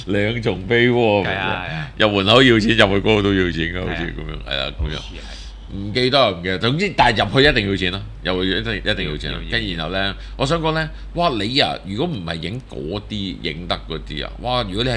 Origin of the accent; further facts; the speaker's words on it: New Zealand; 我哋作為一個紐西蘭人，真實咁告訴你